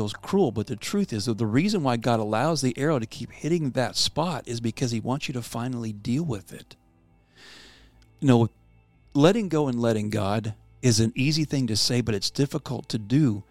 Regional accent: Pennsylvania, United States; You know, I've said before, I grew up in Pennsylvania. And the holidays, as a kid growing up there, you know, we would get a lot of snow.

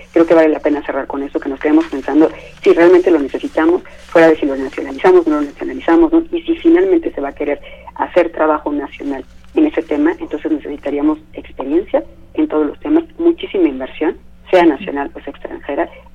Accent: Mexico; nosotros ni siquiera tenemos la experiencia como mexicanos

